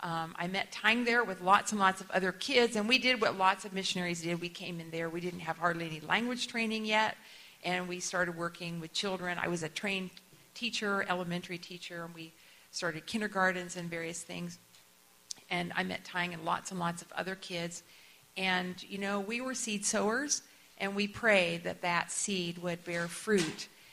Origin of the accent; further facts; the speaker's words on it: Kansas City, Midwest, United States; my home church, which is back in Kansas City, I'm a Midwesterner from the U.S.